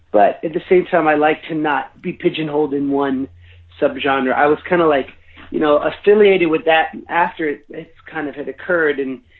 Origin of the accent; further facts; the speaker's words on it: Oakland, California, United States; I like growing up in the Bay Area in Oakland